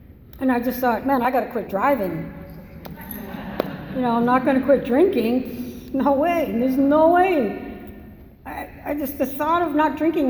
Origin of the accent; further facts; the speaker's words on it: Massachusetts, United States; now in Santa Barbara, United States; Oh, I have an accent. I'm originally from Massachusetts, not from Santa Barbara.